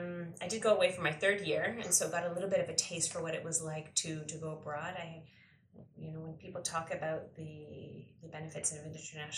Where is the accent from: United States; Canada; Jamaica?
Canada; I just thought of myself as a Canadian.